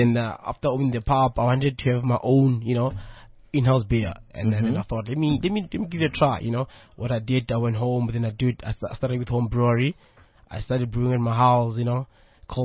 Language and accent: English; Tembisa, Gauteng, South Africa; I'm from Tembisa. I'm a brewer.